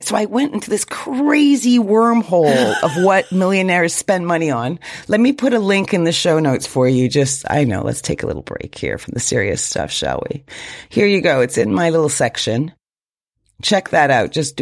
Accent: United States; Yeah, I'm American.

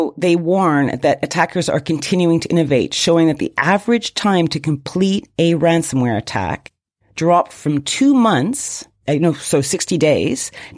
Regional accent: United States; Yeah, I'm American.

